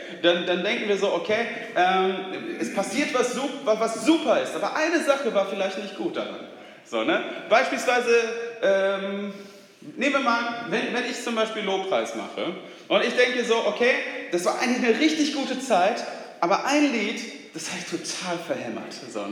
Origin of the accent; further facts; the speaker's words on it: Germany; Wir Deutschen, also ich sage jetzt mal, wir Deutschen, ich bin ja hier aufgewachsen, ne? Also ich bin ja mehr Deutscher als Schwede, auch wenn mein Pass was anderes aussagt.